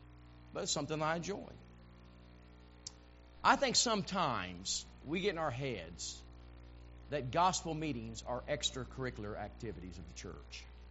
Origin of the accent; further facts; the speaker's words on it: Illinois, United States; You know, growing up in Central Illinois, Saturday night was always a special time.